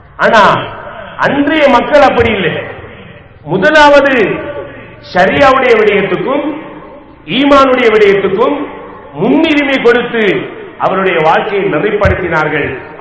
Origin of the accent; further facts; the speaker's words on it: Sri Lanka; நாங்க ஸ்ரீலங்கன். இலங்கையை சேர்ந்தவன்